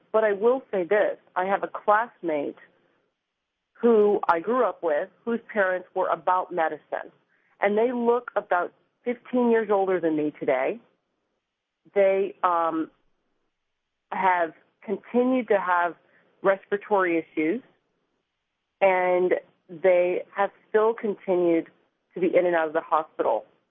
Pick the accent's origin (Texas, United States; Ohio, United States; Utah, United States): Texas, United States; Austin; I am from Austin, Texas, part of the Southwest, right along the Colorado River. And I grew up with allergies and asthma.